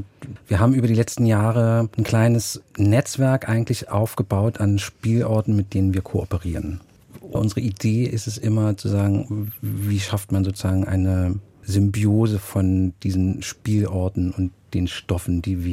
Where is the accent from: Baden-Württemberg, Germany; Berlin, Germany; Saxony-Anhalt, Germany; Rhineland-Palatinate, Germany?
Berlin, Germany; So wie ich als Berliner nie aus der Stadt rausgekommen. Also ich sage immer, ich lebe in Berlin und arbeite in Brandenburg.